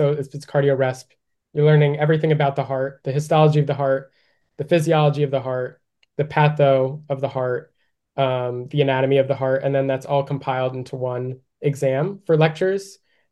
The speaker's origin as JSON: {"language": "English", "region": "New Jersey", "country": "United States", "tie": "born or raised there", "said": "I grew up in North Jersey. I was able to go undergrad in Central Jersey, and now I go to vet school in South Jersey."}